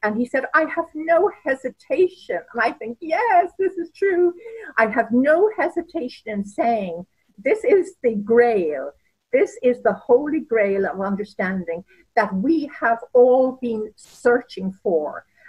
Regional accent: Ireland

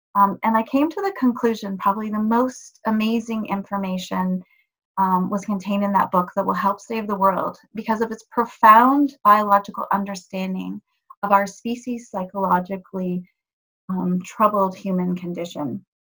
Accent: Canada; I'm from Canada.

